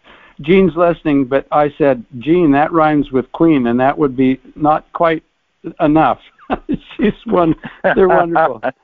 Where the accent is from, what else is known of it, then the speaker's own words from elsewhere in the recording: Alberta, Canada; I said, I'm another prayer boy. I'm from Alberta.